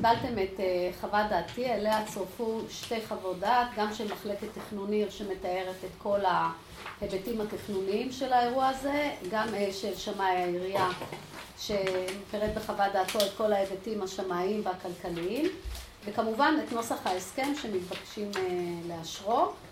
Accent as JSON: {"language": "Hebrew", "town": "Ness Ziona", "region": "Central District", "country": "Israel", "said": "מנס ציונה, אני מדברת נס ציונית שוטפת."}